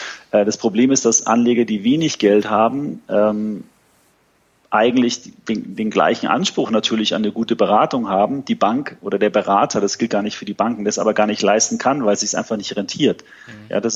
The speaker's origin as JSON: {"language": "German", "town": "Munich", "region": "Bavaria", "country": "Germany", "tie": "born or raised there", "said": "Wir sitzen in München, relativ zentral und ist meine Heimat. Ich habe mal ein paar Jahre in Frankfurt gearbeitet. Wollte dann aber wieder zurück nach München"}